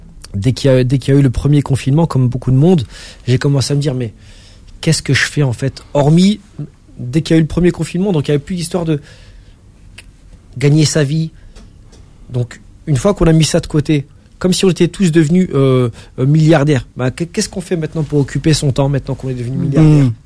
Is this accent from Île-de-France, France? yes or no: yes; Paris, Île-de-France, France; je suis parisien, j'ai toujours vécu à Paris.